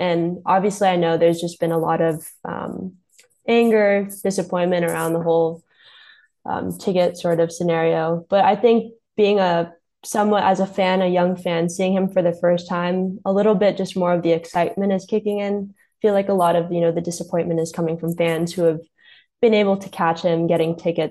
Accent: Los Angeles, California, United States; growing up in Los Angeles, just not sure how familiar I was just like the whole trajectory of basketball, but like growing up in a Lakers town with Kobe and Shaq reigning pretty supreme

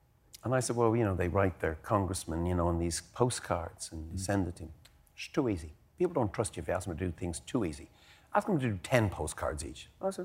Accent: Ireland; Because, you know, we're Irish people, you can guilt us into with other people.

